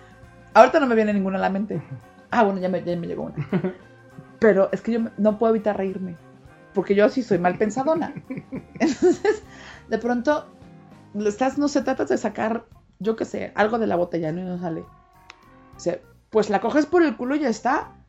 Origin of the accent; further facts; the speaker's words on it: Mexico; moved away; also born or lived in Spain; yo estaba en el que me voy de aquí, digo, salí de México y me fui para España.